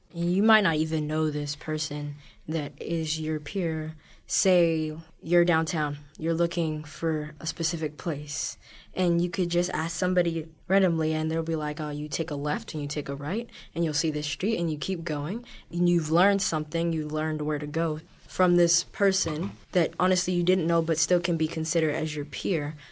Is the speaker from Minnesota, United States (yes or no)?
no; Coraopolis, Pennsylvania, United States; I'm going into the eighth grade, and I'm from Croyopolis, PA.